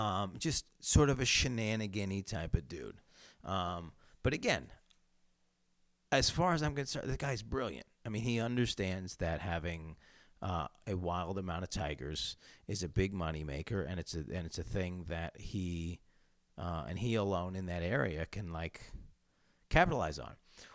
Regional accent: Syracuse, New York, United States; But I grew up in Syracuse, New York, and down the street in Chittenango was the same thing as a guy who owned a private zoo.

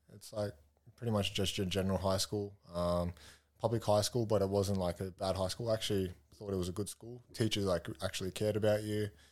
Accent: Revesby, New South Wales, Australia; So I grew up in Revesby.

